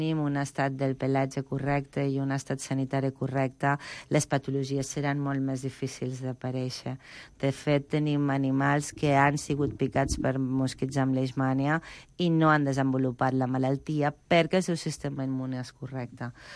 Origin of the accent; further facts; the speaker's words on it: Zaragoza, Aragon, Spain; T'ho dic jo, que sóc de Saragossa? Mai.